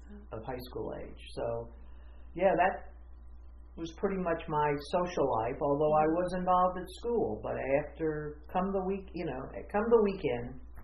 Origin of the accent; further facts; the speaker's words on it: Memphis, Tennessee, United States; I grew up in Memphis